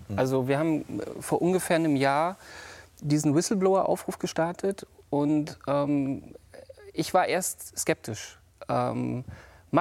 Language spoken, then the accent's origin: German; Mecklenburg-Vorpommern, Germany; born there; erstmal in Mecklenburg-Vorpommern, wo ich wohne zum Teil, wo ich geboren bin, wo ich mich so ein bisschen auskenne